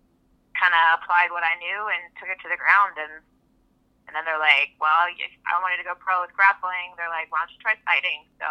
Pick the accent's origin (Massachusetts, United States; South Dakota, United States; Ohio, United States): Ohio, United States; Canton; I grew up in Canton, Ohio, and now I currently train in New Philly.